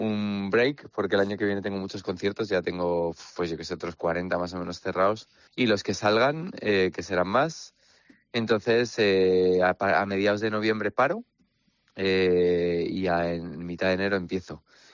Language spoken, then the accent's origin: Spanish; Madrid, Community of Madrid, Spain; Yo empezaba a surfear ahí cuando era un chavalín y soy el típico madrileño que va a surfear a Santander, que de eso está lleno Somo, ¿no? Y además soy de los madrileños que surfean en Santander, que odia a los madrileños que surfean en Santander.